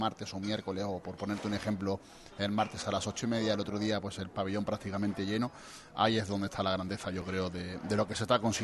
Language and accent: Spanish; Málaga, Andalusia, Spain; Pero hombre, al final soy malagueño